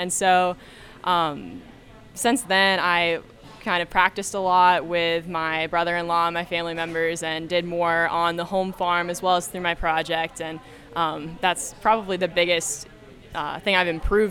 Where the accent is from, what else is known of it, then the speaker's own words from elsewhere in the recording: Ohio, United States; I am from the Buckeye Valley DACC FFA chapter in Ohio. I grew up on my family's diversified farming operation